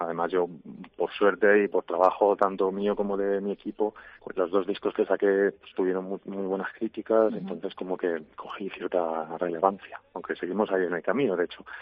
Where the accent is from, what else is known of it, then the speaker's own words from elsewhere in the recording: Móstoles, Community of Madrid, Spain; aunque nací en Madrid y me crié en Móstoles